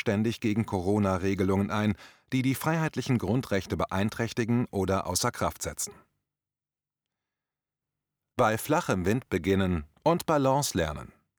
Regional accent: Northern Germany, Germany; an meine Jugend in Norddeutschland

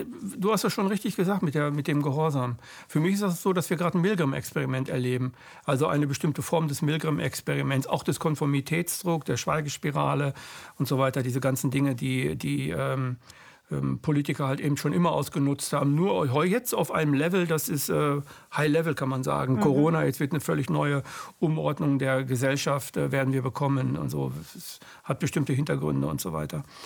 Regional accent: Gütersloh, North Rhine-Westphalia, Germany; Ich bin 62 geboren. Und so 68, 69, wo ich dann durch die Stadt, also ich komme aus Gütersloh, bin ich groß geworden

